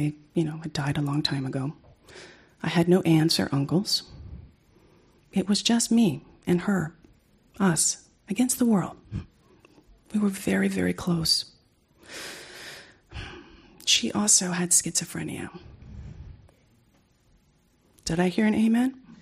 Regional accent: Brooklyn, New York, United States; I am a Sagittarius from Brooklyn.

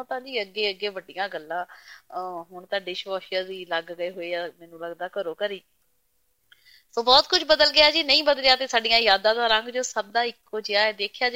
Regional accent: Punjab, India; now in Australia; ਇਹ ਸਭ ਕੁਝ ਮੈਂ ਆਸਟ੍ਰੇਲੀਆ ਬੈਠੀ ਬਸ ਚੰਦ ਤਾਰਿਆਂ ਨੂੰ ਪੁੱਛ ਲੈਂਦੀ ਹਾਂ, ਕਿਉਂਕਿ ਜੀ ਇਹ ਨੀ ਬਦਲੇ ਜਿਵੇਂ ਬਚਪਨ ਚ ਦੇਖਦੀ ਸੀ, ਜਿਉਂ ਦੇ ਤਿਉਂ ਚਮਕਦੇ ਨੇ ਤੇ ਮੈਨੂੰ ਤਰਵਾਸ ਦੇ ਛੱਡਦੇ ਨੇ। ਨਹੀਂ ਤਾਂ ਮੇਰੇ ਵਰਗੇ ਪੰਜਾਬ ਤੋਂ ਆਏ ਕਈ ਕਹਿੰਦੇ ਨੇ

